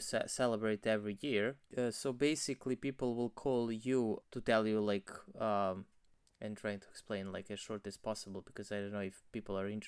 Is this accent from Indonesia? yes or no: no; Novi Sad, Vojvodina, Serbia; Novi Sad, my hometown, was there in their control.